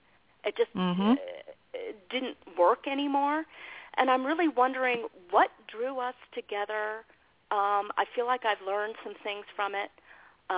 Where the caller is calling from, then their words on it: Colorado, United States; Hi, everyone. … I'm calling from Colorado.